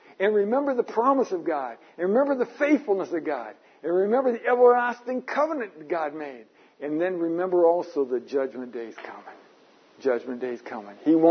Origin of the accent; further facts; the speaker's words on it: United States; moved away; all my years growing up in America, we would see rainbows once in a while. But I've never seen rainbows like over here.